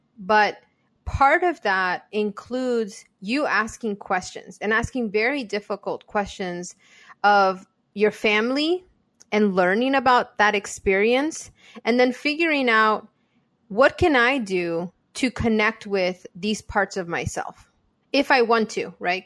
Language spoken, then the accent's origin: English; United States; I'm not just American. I'm Bolivian American.